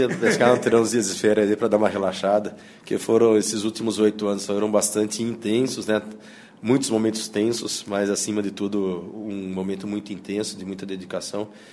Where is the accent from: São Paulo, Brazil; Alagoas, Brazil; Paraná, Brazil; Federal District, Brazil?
São Paulo, Brazil; Piracicaba; also born or lived in Campinas / Rio Claro; now in Jardim, Brazil; Eu nasci em Campinas. Nasci em Campinas, São Paulo. Fui criado em Piracicaba. Eu me considero assim, não sei, eu sou de Piracicaba.